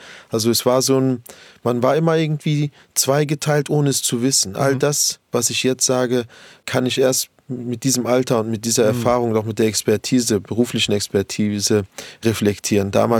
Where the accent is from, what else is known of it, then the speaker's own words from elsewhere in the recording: Berlin, Germany; habe ich rund 10 Jahre in Kreuzberg gewohnt. Aber meine ersten Jahrzehnte waren in Neukölln. Wenn man mich heute fragt, wo ich herkomme, so nach dem Motto, wo ich wohne oder wo ich lebe, sage ich immer auch reflexartig Neukölln. Also ich bin schon Neuköllner.